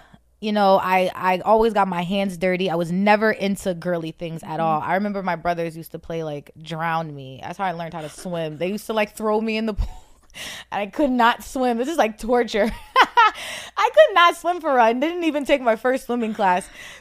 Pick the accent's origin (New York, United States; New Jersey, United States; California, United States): New Jersey, United States; also born or lived in Boston; So I'm from Jersey. I was born in Boston, so all my family, all my immediate family, all my family's in Boston. I was born in Roxbury, but my me and my brothers and my mom, we moved to Jersey.